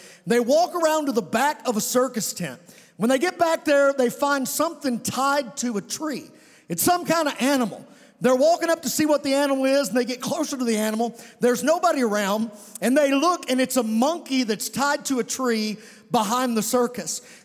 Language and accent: English; Providence, Kentucky, United States; I'm from Providence, Kentucky, from a small town in Webster County, and I'd be third, fourth generation Providence guy, and my dad, he was raised there.